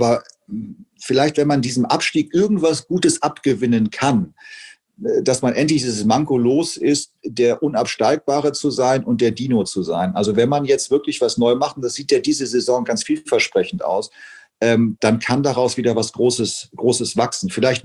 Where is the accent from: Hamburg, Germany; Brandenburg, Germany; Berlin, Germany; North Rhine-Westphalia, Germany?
Hamburg, Germany; Ich bin in Poppenbüttel zur Schule gegangen.